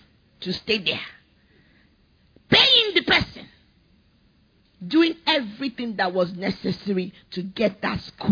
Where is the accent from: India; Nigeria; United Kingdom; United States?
Nigeria; You know, it's good I'm Yoruba, because the other person can say this.